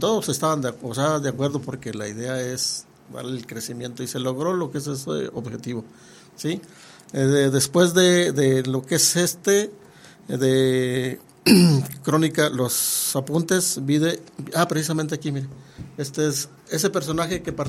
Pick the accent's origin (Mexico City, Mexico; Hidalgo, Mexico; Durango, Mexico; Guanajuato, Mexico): Durango, Mexico; Nazas; somos originarios de Nazas, pero hemos andado en diferentes sitios.